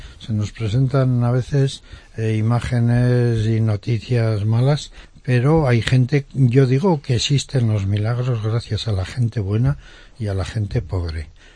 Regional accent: Aragon, Spain; Muy bien, pues yo soy un escolapio aragonés de la provincia de Teruel.

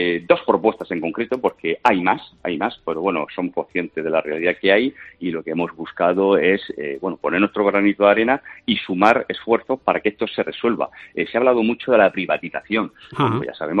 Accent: Murcia, Region of Murcia, Spain; yo soy de Murcia, en Murcia ahora con el tema de educación

